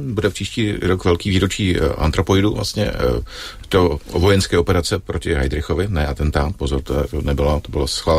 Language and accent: Czech; Ústí nad Labem, Ústí nad Labem Region, Czechia; Já jsem původně z Ústí nad Labem, kde jako byly i klobásy a řízky.